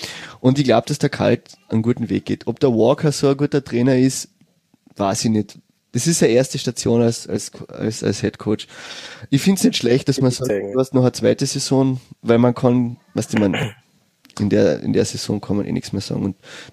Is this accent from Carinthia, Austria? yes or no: yes; Villach, Carinthia, Austria; born there; Ich bin in Villach geboren